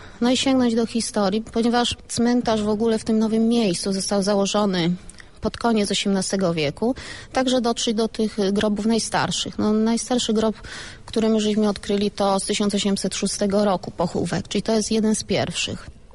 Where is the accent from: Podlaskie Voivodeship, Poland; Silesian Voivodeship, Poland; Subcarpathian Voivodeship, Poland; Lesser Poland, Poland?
Subcarpathian Voivodeship, Poland; Łańcut; Jesteśmy z Łańcuta, przyjechaliśmy tutaj, przynajmniej ja, z zespołu szkół numer 2 w Łańcucie, z liceum wojskowego.